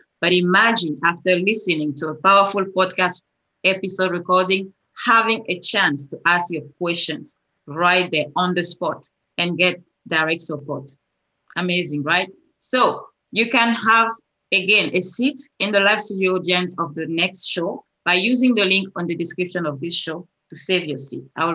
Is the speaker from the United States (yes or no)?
no; Cameroon; And from Africa, where I come from, I'm from Cameroon originally